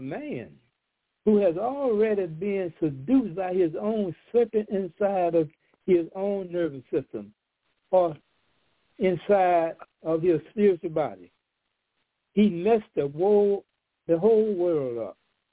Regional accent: Montgomery, Alabama, United States; born there; I was born in Montgomery, Alabama. I was about 14 years old in 1955.

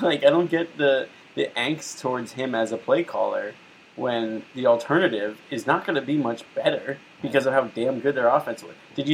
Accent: Florida, United States; I'm from South Florida, by the way. People in South Florida hate Nick Saban.

